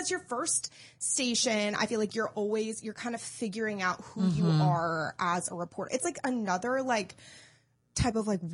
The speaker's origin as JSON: {"language": "English", "town": "Lexington", "region": "Kentucky", "country": "United States", "tie": "born or raised there", "said": "So, and of course I was growing up in Lexington. I had family like all over the country."}